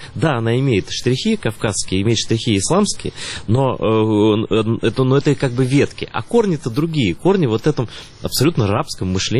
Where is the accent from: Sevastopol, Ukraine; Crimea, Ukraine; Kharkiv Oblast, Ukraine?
Crimea, Ukraine; а вот я крымский татарин, а какой я ислам всю жизнь видел?